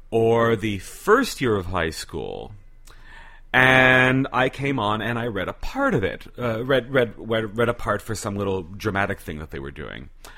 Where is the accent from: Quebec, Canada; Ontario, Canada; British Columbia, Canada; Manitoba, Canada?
Quebec, Canada; Montreal; born there; I was born in Montreal. My dad emigrated to Canada in the late 1960s.